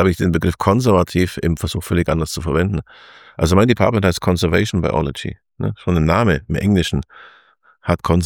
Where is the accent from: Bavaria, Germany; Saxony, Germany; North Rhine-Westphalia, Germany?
Bavaria, Germany; Marktoberdorf; ich komme aus dem Ortmarkt Oberdorf, wo Fendt ist, die große Traktorenfirma Fendt, und meine halbe Familie arbeitet da.